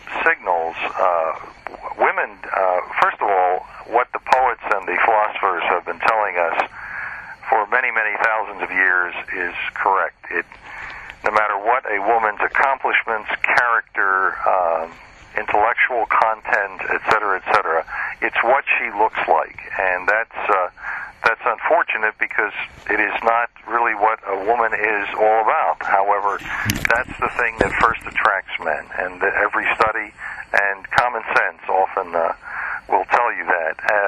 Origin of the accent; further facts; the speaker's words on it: Philadelphia, Pennsylvania, United States; As a young boy growing up in Philadelphia, my mother and dad were deaf, and so I was fascinated by sign language